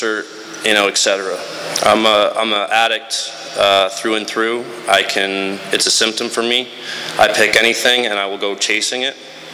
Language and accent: English; Jupiter, Florida, United States; born there; I was born in Jupiter, Florida, and I thought my life was good, right?